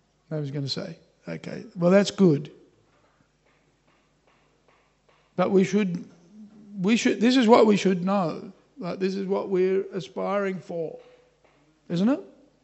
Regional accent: Australia; accent: Australian; When I say pain, sometimes you hear pine. That's my Australian accent.

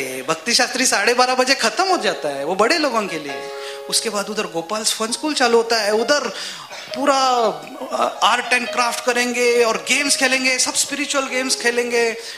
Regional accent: Maharashtra, India; मैं मराठी आदमी है, मेरे को उपमा रसम सांबर समझता नहीं डिफरेंस।

